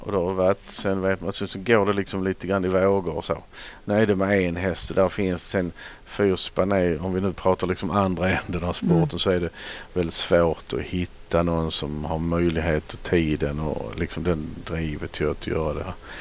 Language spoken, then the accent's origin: Swedish; Flyinge, Skåne, Sweden; Jag är uppvuxen i Flyinge och född där i en by.